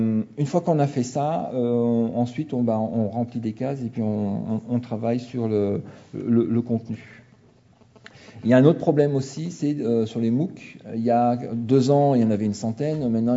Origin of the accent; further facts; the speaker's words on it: Lyon, Auvergne-Rhône-Alpes, France; puisqu'on est lyonnais, on va parler de cuisine